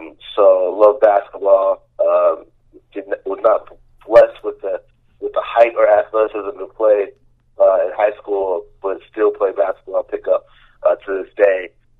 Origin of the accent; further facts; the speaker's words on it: Chicago, Illinois, United States; Well, you know, I'm from the Chicago, from the South Side of Chicago. Went to Morning Park High School.